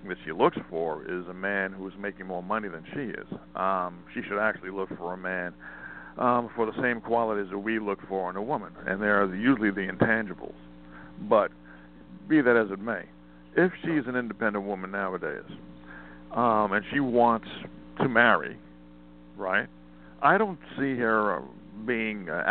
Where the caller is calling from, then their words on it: Montana, United States; Oh, Montana.